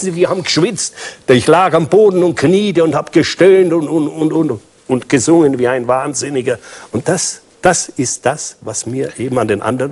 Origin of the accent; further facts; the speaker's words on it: Nuremberg, Bavaria, Germany; So, ich bin Franke, ich bin Nürnberger, ich spreche doch wahrscheinlich ein bisschen Dialekt.